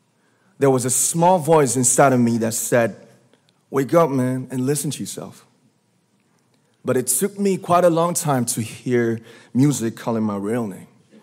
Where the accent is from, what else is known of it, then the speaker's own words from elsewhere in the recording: Ilsan, Gyeonggi Province, South Korea; English is a second language; I was born in Ilsan, a city near Seoul, South Korea. It is a really beautiful place with a lake, hills, and even an annual flower festival. I spent a very happy childhood there